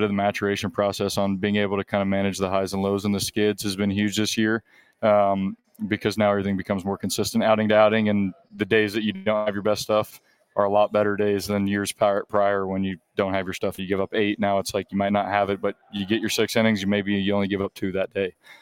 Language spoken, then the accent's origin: English; Dallas, Texas, United States; also born or lived in Shawnee Mission; now in Overland Park, United States; So I was born in Shawnee Mission and we lived in Overland Park. Moved to Dallas for 11 years, so I'm right back in the old stomping grounds here.